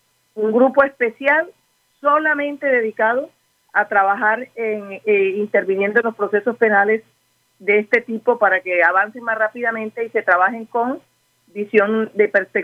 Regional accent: Barranquilla, Atlántico, Colombia; lo quise hacer en mi ciudad natal, en Barranquilla

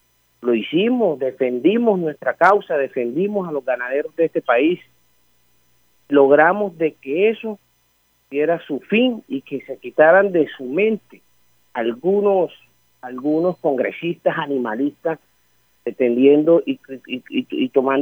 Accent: Ariguaní, Magdalena, Colombia; Vengo de la provincia, Jorge. Vengo del municipio de Ariguaní, Magdalena, el difícil.

